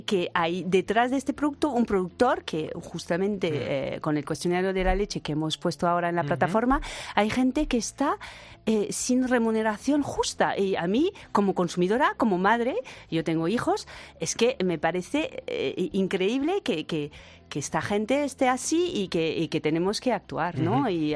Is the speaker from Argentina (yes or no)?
no; France; Spanish is a second language; now in Spain; Yo, como lo ves, soy francesa, pero vivo aquí desde hace muchos años